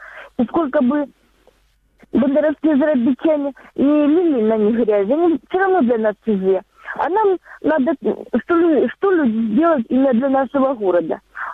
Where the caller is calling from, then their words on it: Brest Region, Belarus; Брестская область.